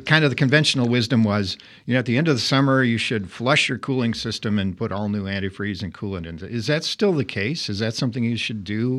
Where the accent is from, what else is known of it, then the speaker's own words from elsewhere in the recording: Midwest, United States; Well, I grew up in the Midwest, and so in the wintertime in, say, Wisconsin